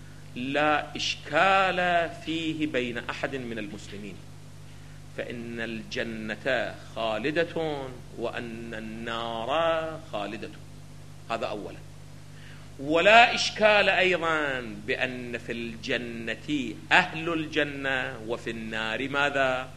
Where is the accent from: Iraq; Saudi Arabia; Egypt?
Iraq; الجرجير أو الرشاد اللي عندنا في العراق